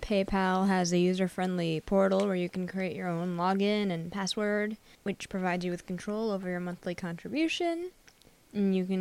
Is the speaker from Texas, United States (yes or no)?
no; Hudson, New York, United States; I'm a student at Hudson High School, and I'm also from Hudson.